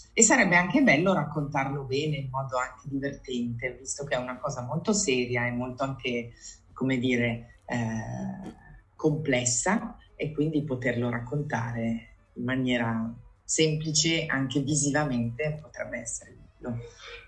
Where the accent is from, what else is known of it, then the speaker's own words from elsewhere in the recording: Milan, Lombardy, Italy; now in Como, Italy; siccome sono di Milano, e però io ora vivo a Como, da piccola tifavo